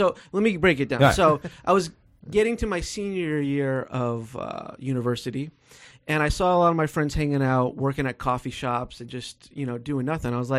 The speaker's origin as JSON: {"language": "English", "region": "Florida", "country": "United States", "said": "I'm from Florida and I like Latin girls, so I hope they send me to South America."}